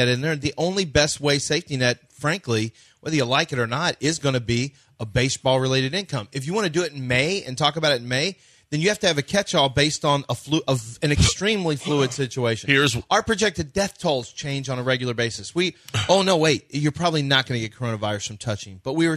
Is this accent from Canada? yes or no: yes; Canada; I'm from Southeast Canada.